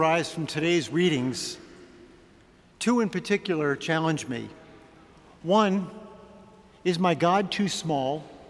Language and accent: English; Queens, New York, United States; Fingernail Eddie and I grew up together in Queens, New York.